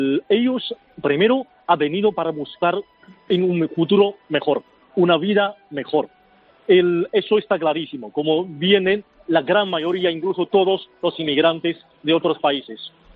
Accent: Jiangsu, China; Spanish is a second language; De la provincia de Jiangsu, que es una provincia al lado de Shanghái.

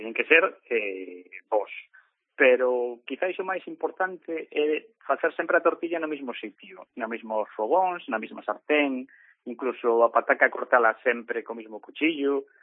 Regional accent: Padrón, Galicia, Spain; now in A Coruña, Spain; vamos ao pueblo, vamos a Argón, que somos de Alí, nacimos ali en Padrón, ainda que vivimos aquí na Coruña fai bastantes anos

